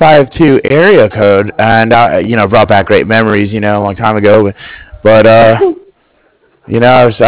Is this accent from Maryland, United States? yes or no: yes; Maryland, United States; also born or lived in North Carolina; now in California, United States; I'm from Maryland.